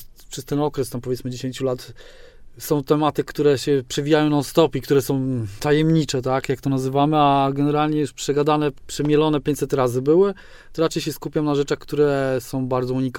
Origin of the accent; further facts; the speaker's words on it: Olsztyn, Warmian-Masurian Voivodeship, Poland; jestem Olsztyniakiem, Warmiakiem z dziada pradziada.